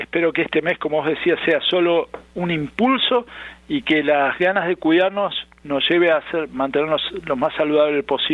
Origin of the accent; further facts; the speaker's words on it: Argentina; como te comentaba, yo soy argentino, nos vamos a dormir bien tarde